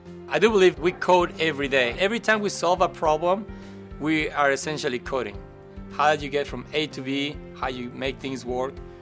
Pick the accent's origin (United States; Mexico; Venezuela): Mexico; Mexico City; I grew up in Mexico City. It was hard. We lived in a pretty tough neighborhood.